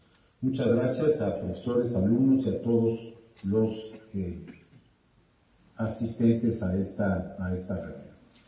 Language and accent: Spanish; Mexico; Yo soy un mexicano muy orgulloso de serlo.